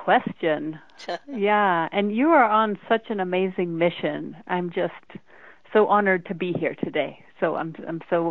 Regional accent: Denver, Colorado, United States; I grew up in Denver, Colorado, and I'm one of eight kids

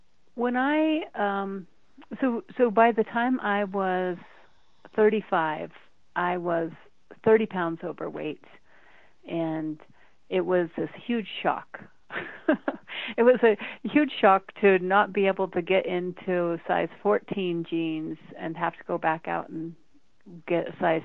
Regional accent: Denver, Colorado, United States; I grew up in Denver, Colorado, and I'm one of eight kids

